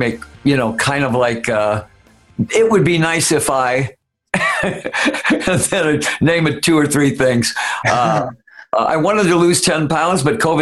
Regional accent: Detroit, Michigan, United States; And so we were, and I'm from Detroit, so it's one of those things where we were considered a Detroit band more than an LA band or a Phoenix band.

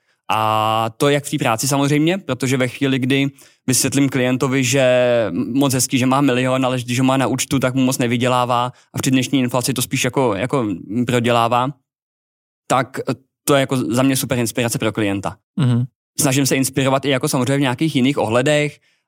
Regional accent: Děčín, Ústí nad Labem Region, Czechia; Já jsem z Děčína, což je relativně malé město

